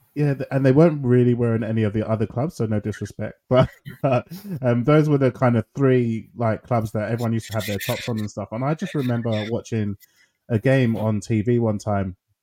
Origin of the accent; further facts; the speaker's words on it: Fulham, London, United Kingdom; So I'm from Fulham. Fulham originally.